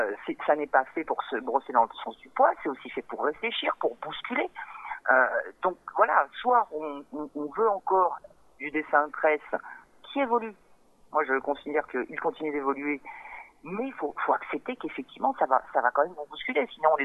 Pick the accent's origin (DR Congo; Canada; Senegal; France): France; Nevers, Bourgogne-Franche-Comté; c'est parti de Nevers parce que je suis de Nevers et que je connais un peu la ville